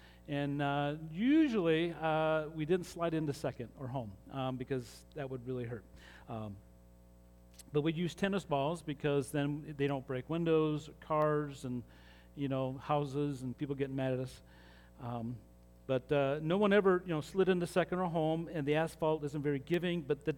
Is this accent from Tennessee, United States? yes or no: no; Salt Lake City, Utah, United States; Well, growing up in Salt Lake City, Utah, like most kids, I didn't really like watching baseball on TV.